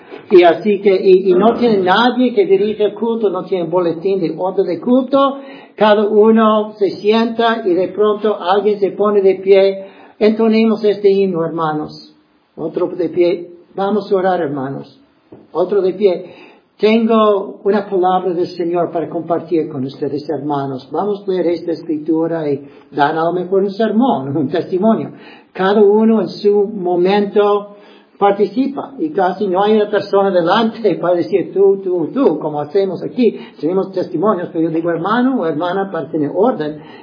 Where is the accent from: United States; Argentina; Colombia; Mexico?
United States; hoy en día en partes de los Estados Unidos, de donde soy yo, mucho Amish en Ohio.